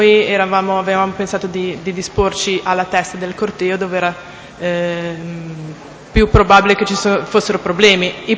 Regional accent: Savona, Liguria, Italy; born there; now in Genova, Italy; sono nata a Savona il 5 novembre del 1968. Abito a Genova in via Conservatore del Mare, 13 interno 14.

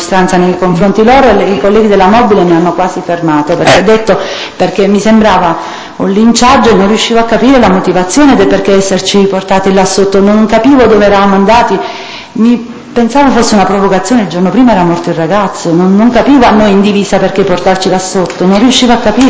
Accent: Naples, Campania, Italy; essendo napoletana

